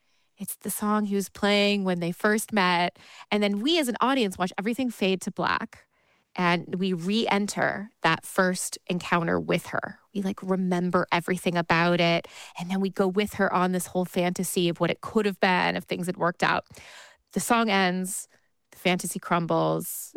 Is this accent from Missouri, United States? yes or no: yes; St. Louis, Missouri, United States; my parents took me, I grew up in St. Louis, Missouri. They took me to Powell Symphony Hall to hear Handel's Messiah.